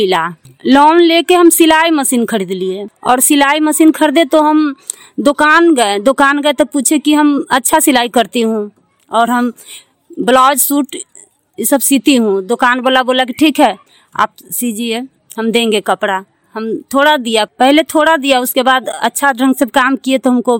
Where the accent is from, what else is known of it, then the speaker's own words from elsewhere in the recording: Damodarpur, India; मैं दामोदरपुर की रहने वाली हूँ, सोनाली ग्राम संगठन के सचिव हूँ और मेरी उम्र लमसम 45 साल हो गया है